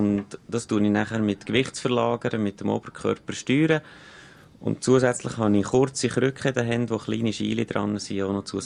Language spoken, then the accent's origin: German; Frutigen, Bern, Switzerland; als Berner Oberländer, also ich bin zu Frutigen aufgewachsen